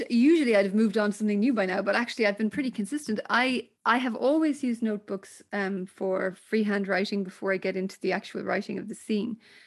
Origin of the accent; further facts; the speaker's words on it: Ireland; growing up in Ireland, where we had a culture that was quite closed in the early years.